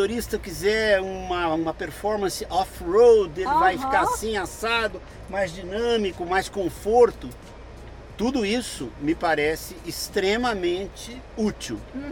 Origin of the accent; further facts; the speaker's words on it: Brazil; Eu, como bom brasileiro, né